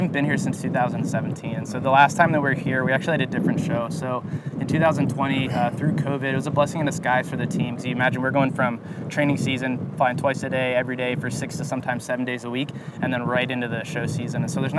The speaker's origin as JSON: {"language": "English", "town": "Arlington", "region": "Virginia", "country": "United States", "tie": "born or raised there", "said": "I grew up right outside Arlington National Cemetery, and all the missing men formation flyovers would always come right over our house, just roaring."}